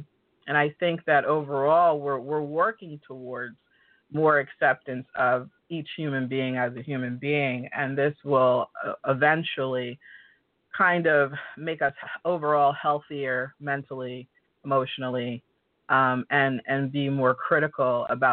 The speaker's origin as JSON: {"language": "English", "town": "Cherry Hill", "region": "New Jersey", "country": "United States", "tie": "born or raised there", "said": "I grew up in Cherry Hill, New Jersey, so I didn't spend a lot of time comparing myself to others because there really wasn't any comparison."}